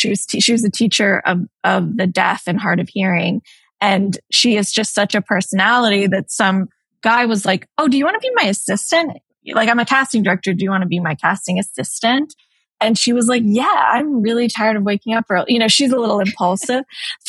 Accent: Los Angeles, California, United States; I mean, I think I grew up in Los Angeles

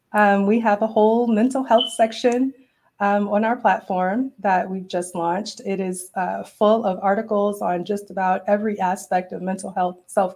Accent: Dallas, Texas, United States; also born or lived in Birmingham; again, I've moved from Birmingham. I'm from the Dallas-Fort Worth area, but I hadn't lived here in 15 years.

